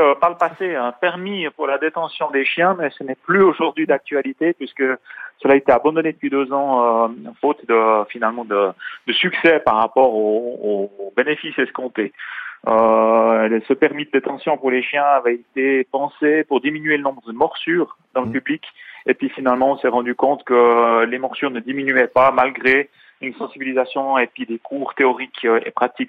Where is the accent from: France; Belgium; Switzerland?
Switzerland; Quand on parle d'abandon d'animaux, chez nous en Suisse, on parle principalement de chats.